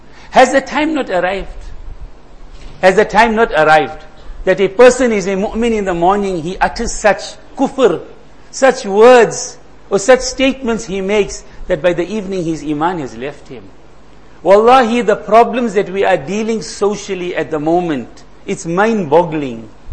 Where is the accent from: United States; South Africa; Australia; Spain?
South Africa; there are great lessons for us to learn as South African Muslims, as a minority.